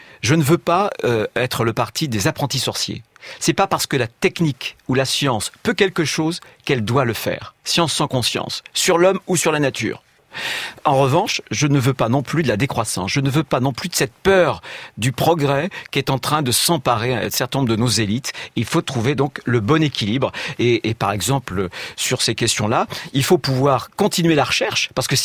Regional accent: Pays de la Loire, France; Moi, je suis de Vendée, je ne pourrais pas voter, par exemple.

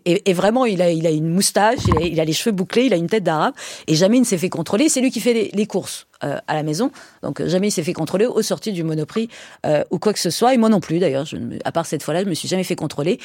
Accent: Martinique, France; moi je suis enfant de la Martinique et de Saint-Louverture.

